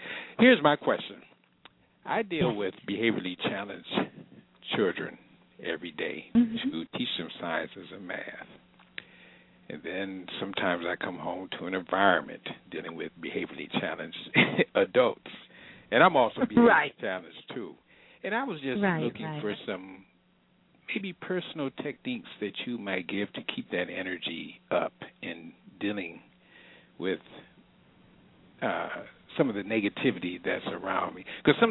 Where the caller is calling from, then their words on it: Toledo, Ohio, United States; I'm from Toledo, Ohio.